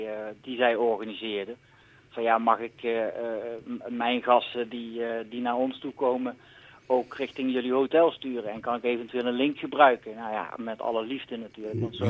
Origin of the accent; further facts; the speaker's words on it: Limburg, Netherlands; wij zijn natuurlijk als Limburgers wel helemaal van carnaval.